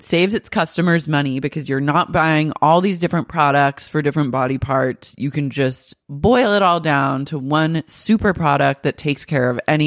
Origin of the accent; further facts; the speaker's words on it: Ann Arbor, Michigan, United States; I'm from Michigan. Of course I'm going to have a family frame.